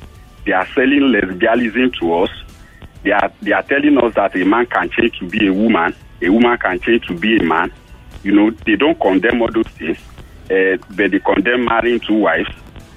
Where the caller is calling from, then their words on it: Ekwe, Imo, Nigeria; and I'm calling from Ekwe.